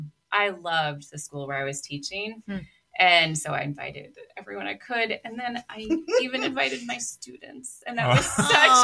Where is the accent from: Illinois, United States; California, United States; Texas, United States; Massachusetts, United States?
Massachusetts, United States; No, so my family, we grew up in Massachusetts. I grew up being a well-known Christian family in New England.